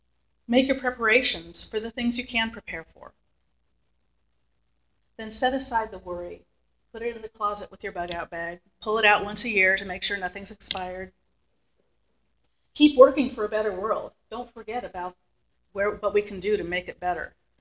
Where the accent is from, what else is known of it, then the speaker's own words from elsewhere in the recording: San Francisco, California, United States; Growing up in San Francisco, that was one of the things.